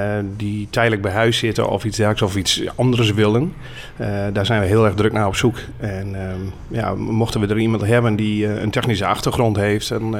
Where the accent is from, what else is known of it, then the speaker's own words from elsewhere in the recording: Veendam, Groningen, Netherlands; moved away as an adult; now in Ter Apel, Netherlands; Ik kom zelf van oorsprong uit Veendam. Tot mijn 25e in Veendam gewoond. En daarna verhuisd vanwege de relatie natuurlijk richting Ter Apel.